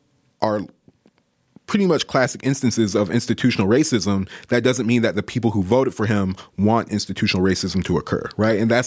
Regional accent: Georgia, United States; I'm from Georgia. I lived there for the first 18 years of my life, very much Republican, even though it's changing now.

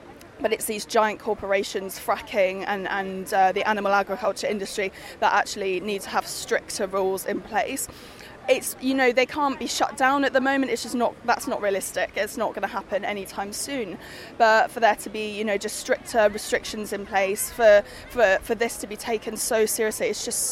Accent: Marlow, South East England, United Kingdom; I'm from Marlow in Buckinghamshire, which is not where Buckingham Palace is.

